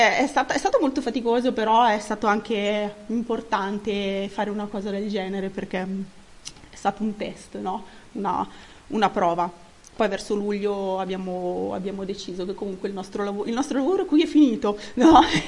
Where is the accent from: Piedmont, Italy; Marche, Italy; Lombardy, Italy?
Lombardy, Italy; Bergamo; innanzitutto io vengo da Bergamo, che come sappiamo è stata la città simbolo, diciamo, della prima ondata